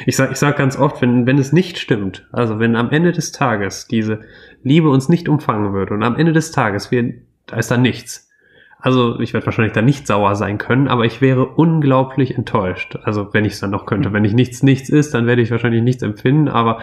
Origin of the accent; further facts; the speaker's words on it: Wuppertal, North Rhine-Westphalia, Germany; Und ich komme aus Wuppertal